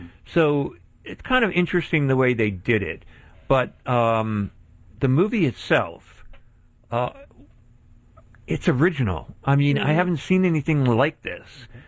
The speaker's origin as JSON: {"language": "English", "region": "Pennsylvania", "country": "United States", "tie": "born or raised there", "said": "And not only because it happened in my hometown. And it's based on true, real facts. That even made it more scary in terms of that it happened in my area, up in Pennsylvania, actually."}